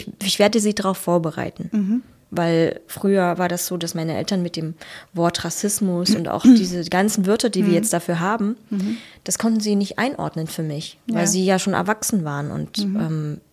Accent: East Germany, Germany; weil ich bin ja auch im Osten aufgewachsen und bin hier geblieben, absichtlich.

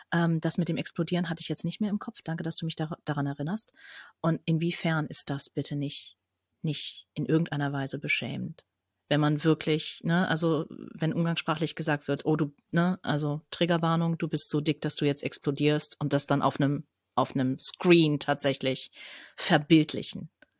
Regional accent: Germany; now in Switzerland; Was mich jetzt als Deutsche natürlich ein bisschen schockt

